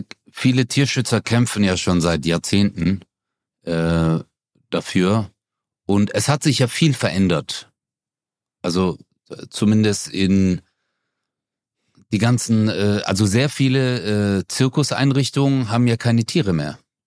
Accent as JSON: {"language": "German", "town": "Zazenhausen", "region": "Baden-Württemberg", "country": "Germany", "tie": "born or raised there", "said": "Ja, weil ich bin dort geboren und aufgewachsen in Zatzenhausen."}